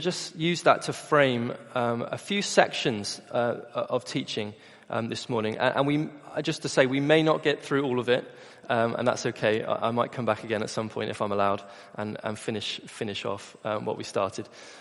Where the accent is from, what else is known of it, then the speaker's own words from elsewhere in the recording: Bristol, South West England, United Kingdom; Because for me, I grew up in Bristol. I'm a Bristolian by birth.